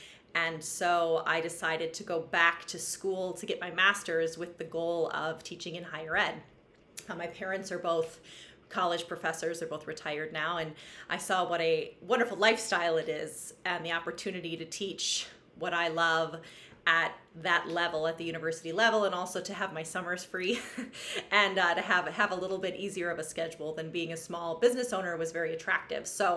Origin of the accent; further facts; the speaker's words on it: Michigan, United States; And I was in LA for a while and ended up coming home. I'm originally from Michigan